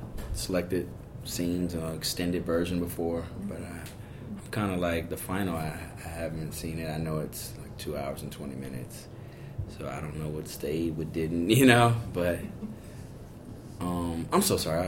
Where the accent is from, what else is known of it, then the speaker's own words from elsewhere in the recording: Chicago, Illinois, United States; now in Los Angeles, United States; coming to Hollywood. I mean, I'm from Chicago. I've been out here 16 years now.